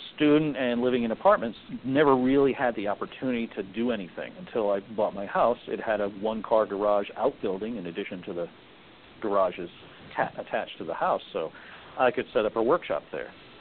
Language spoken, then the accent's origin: English; Fall River, Massachusetts, United States; Well, I grew up in Massachusetts, Fall River, and started in music probably in the fourth grade.